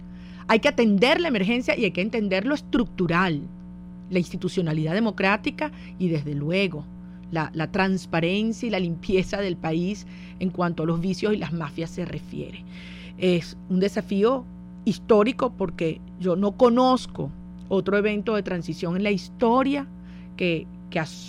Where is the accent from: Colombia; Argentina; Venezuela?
Venezuela; la suscribo completamente como venezolana, como ciudadana.